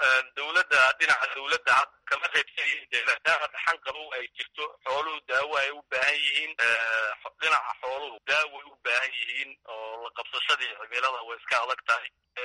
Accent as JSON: {"language": "Somali", "town": "Birqod", "region": "Somali Region", "country": "Ethiopia", "lives_now": "Harooreys, Ethiopia", "said": "waxaan ka imid gobolka jarar dhaxaan degmada birqod."}